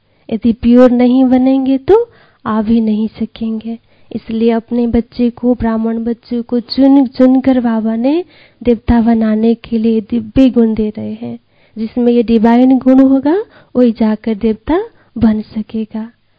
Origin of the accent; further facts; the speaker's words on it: Janakpur, Madhesh Province, Nepal; मैं नेपाल से हूँ, नेपाल के जनकपुर से।